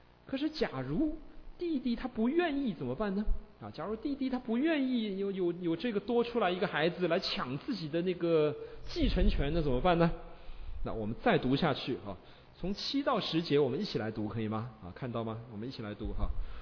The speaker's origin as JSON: {"language": "Chinese", "country": "China", "said": "就有点像我们中国人的那个所谓的兄终弟及啊"}